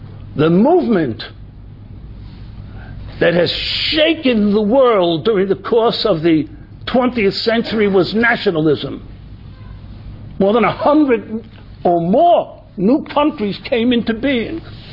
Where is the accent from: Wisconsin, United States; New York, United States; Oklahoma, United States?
New York, United States; Williamsburg; I lived in Williamsburg. I was born in Williamsburg. Most people in the world don't even know that there was a hospital called the Williamsburg Maternity Hospital. That's where I was born.